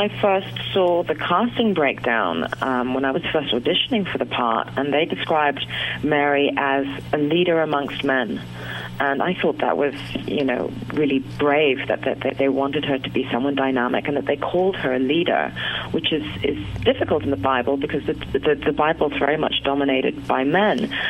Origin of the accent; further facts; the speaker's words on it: Zimbabwe; accent: Queen's English; I suppose I speak the Queen's English. I was brought up in Zimbabwe. I'm from Zimbabwe, essentially, and we're an old colony.